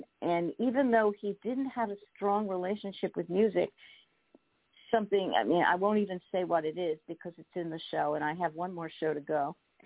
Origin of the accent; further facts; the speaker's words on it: Queens, New York, United States; But for most of my life, I grew up in Queens, and I've then always pretty much lived in New York City unless I was on the road.